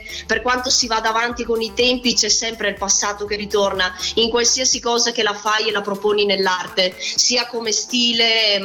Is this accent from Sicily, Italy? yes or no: no; Verona, Veneto, Italy; born there; Io sono nata a Verona ma ho origini siciliane